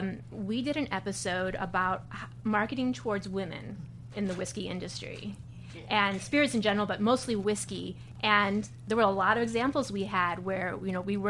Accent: Pensacola, Florida, United States; I'm born and raised in Pensacola. Yes.

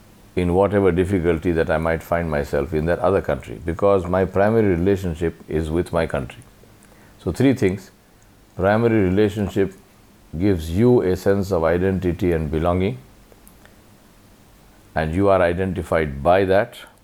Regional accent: India; Just like a person might be a citizen of a country, I am an Indian.

